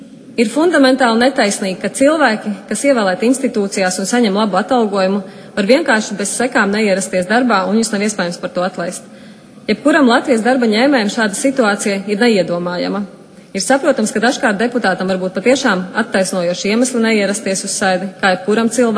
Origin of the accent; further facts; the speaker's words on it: Rēzekne, Latgale, Latvia; Es pati esmu no Rēzeknes